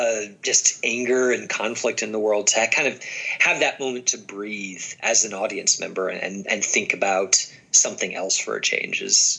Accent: United States; But at least as an American, because we kind of were Johnny come latelys to the whole thing, we didn't really get involved until the last full year of the war.

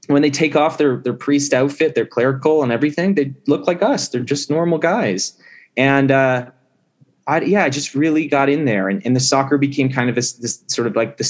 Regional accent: Canada; I'm in the US right now. I'm in New Mexico right now filming, but my fiance is Canadian and I'm Canadian. And so we moved back during the pandemic. We're in Mississauga.

